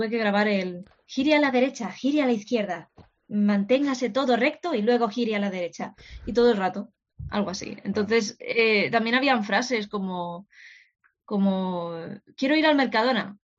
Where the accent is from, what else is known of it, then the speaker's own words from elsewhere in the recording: Spain; sobre todo siendo españoles, pues nos choca un poquito al principio.